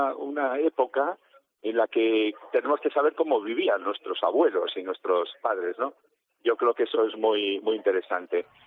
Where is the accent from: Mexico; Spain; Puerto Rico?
Spain; Galicia; y para yo que soy gallego, pues una comarca hermana